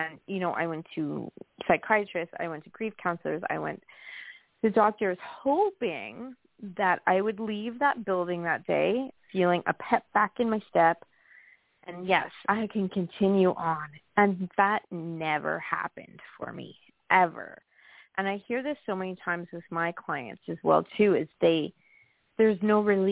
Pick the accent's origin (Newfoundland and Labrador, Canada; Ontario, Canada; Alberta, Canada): Alberta, Canada; Jasper; I'm from Jasper National Park in Canada.